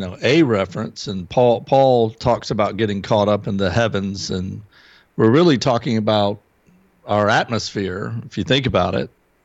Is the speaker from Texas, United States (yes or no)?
no; South Carolina, United States; I'm from South Carolina, and we talk about going down the road.